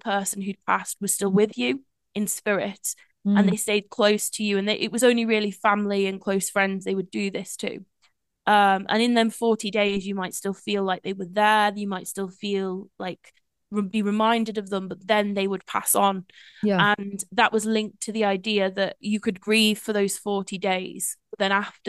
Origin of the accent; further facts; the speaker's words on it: Telford, West Midlands, United Kingdom; I am from Telford, which is important. It's great, Telford